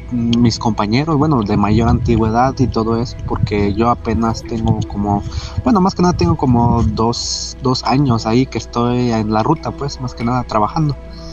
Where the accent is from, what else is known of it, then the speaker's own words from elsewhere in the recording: Oaxaca, Mexico; Yo soy originario aquí de la Sierra Mija, aquí de Oaxaca.